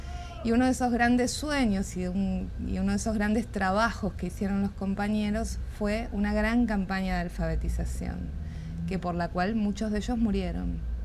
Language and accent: Spanish; Argentina; soy argentina